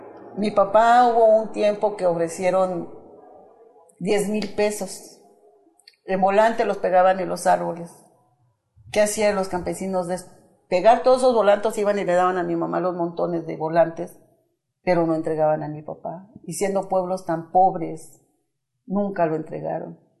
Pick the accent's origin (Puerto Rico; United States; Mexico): Mexico; Ciudad Madera, Chihuahua; moved away; ya fui a Ciudad Madera, yo creo de haber tenido como unos 35 años cuando yo empecé a volver a ir a mi pueblo